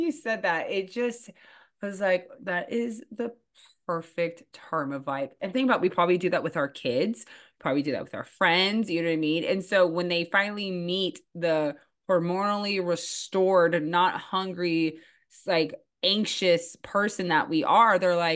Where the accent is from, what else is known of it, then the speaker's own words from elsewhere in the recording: California, United States; And I grew up in the East Bay of California.